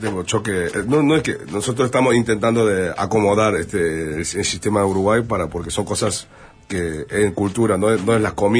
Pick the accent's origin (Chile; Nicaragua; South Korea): South Korea; Busan; Spanish is a second language; como yo soy de Busan, yo salía de la puerta de mi casa y había como una playa con las señoras pescando